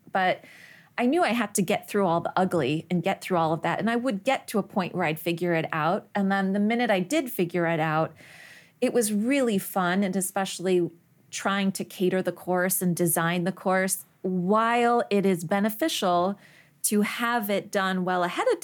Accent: United Kingdom; But then I also realized I'm British with no chin, and it's an ugly cry.

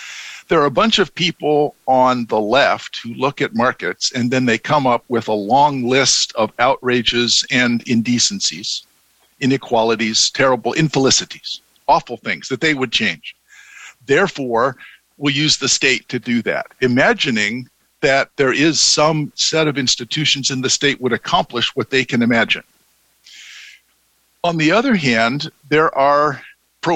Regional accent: North Carolina, United States; I'm a redneck from North Carolina, and so I use pigs.

